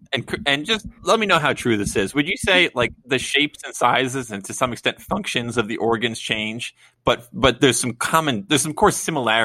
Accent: New York, United States; now in California, United States; growing up in New York, I was assumed we don't have like large, fearsome beasts in North America. And then I came to California, found out I was wrong.

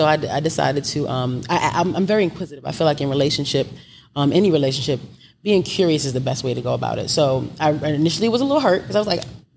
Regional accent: Brooklyn, New York, United States; also born or lived in Washington, D.C.; so I'm from Brooklyn. I went to Howard University. So okay. I always say I was born in Brooklyn, but I feel like D.C., the DMV, raised me.

